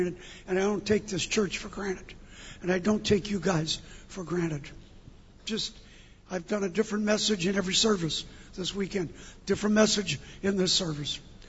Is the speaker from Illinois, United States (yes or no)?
no; New York, United States; now in Singapore; I'm from New York.